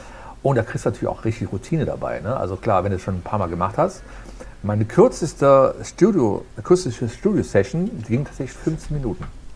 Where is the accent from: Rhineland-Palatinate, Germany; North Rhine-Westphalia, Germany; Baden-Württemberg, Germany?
North Rhine-Westphalia, Germany; Aachen; ich komme aus dem Rheinland, aus Aachen und habe da schon, ich sag mal, professionell Musik gemacht